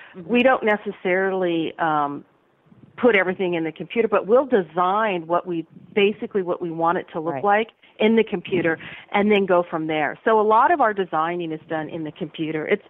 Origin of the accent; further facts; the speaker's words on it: California, United States; we're from the Sacramento Valley, and I mean, I grew up with tomatoes coming out of my ears.